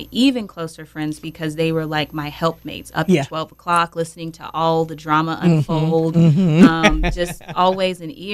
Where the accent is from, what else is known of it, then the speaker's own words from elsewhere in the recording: Roanoke, Virginia, United States; So I'm originally from Roanoke, Virginia.